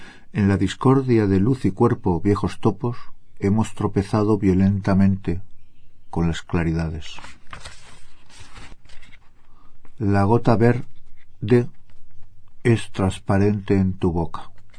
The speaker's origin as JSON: {"language": "Spanish", "town": "Valencia", "region": "Valencian Community", "country": "Spain", "said": "Vengo de España, de Valencia."}